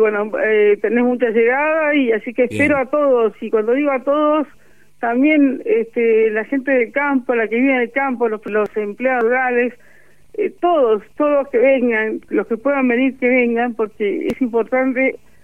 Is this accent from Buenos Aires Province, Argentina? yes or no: yes; Buenos Aires Province, Argentina; somos ciudadanos argentinos ante todo, pero de la provincia de Buenos Aires